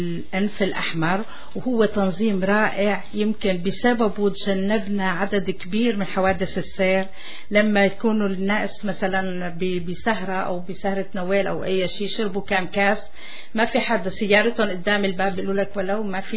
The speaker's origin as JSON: {"language": "Arabic", "country": "Syria", "said": "أنا بكون سورية"}